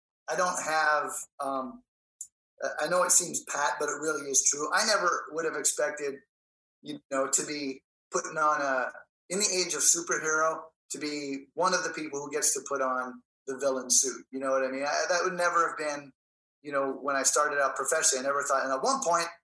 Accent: Canada; I'm Canadian. I got cast out of Canada.

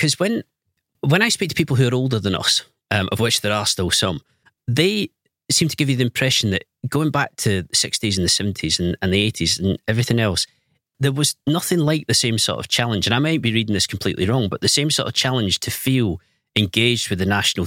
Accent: Scotland, United Kingdom; I mean, I've always been a club man over a country man, which might be something about being Scottish, really.

